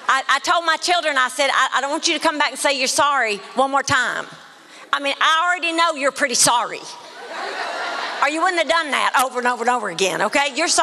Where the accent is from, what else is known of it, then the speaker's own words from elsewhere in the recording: Mississippi, United States; accent: Mississippi; I grew up in Choctaw County, Mississippi. Hallelujah. You can tell a little bit of it still hangs in there.